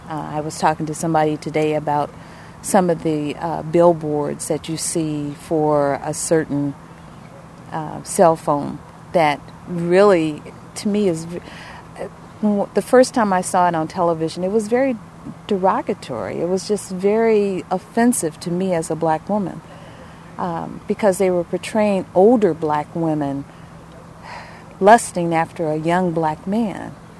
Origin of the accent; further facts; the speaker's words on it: Kansas City, Missouri, United States; also born or lived in Jefferson City, United States; I come from Kansas City, so, and I left from Jefferson City, which was 36,000 people, to Atlanta, a place I've always wanted to move.